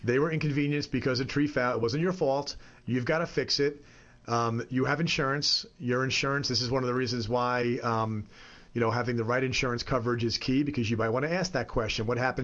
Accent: New York, United States; So I'm from New York.

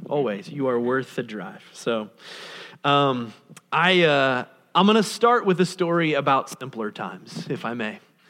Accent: Ohio, United States; the restaurants where Kyle and I grew up in Southern Ohio

